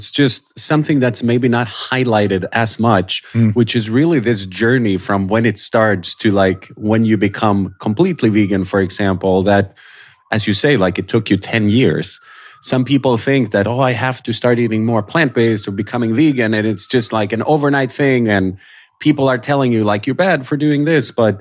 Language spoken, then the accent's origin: English; Sweden; English is a second language; now in New York, United States; like I'm here in New York, you're in Europe and I'm from Sweden.